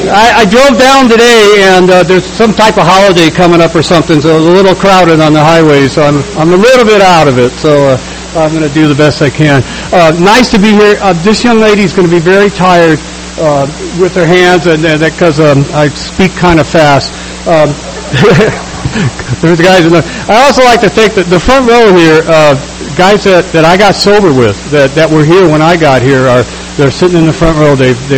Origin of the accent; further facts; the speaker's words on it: Chicago, Illinois, United States; born there; I have to tell you a little bit about me real quick, and I was born in Chicago. Nothing special.